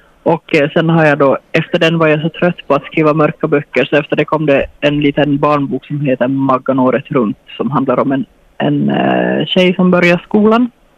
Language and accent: Swedish; Larsmo, Ostrobothnia, Finland; Alltså jag är uppvuxen i Larsmo.